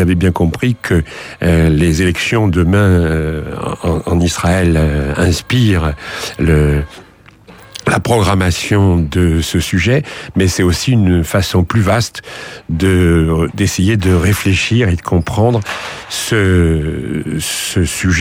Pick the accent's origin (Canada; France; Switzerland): France; chez nous en France.